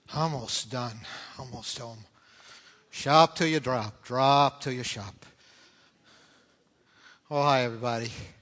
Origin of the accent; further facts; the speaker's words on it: Winnipeg, Manitoba, Canada; I grew up in Winnipeg, up in there in the Canadian prairies.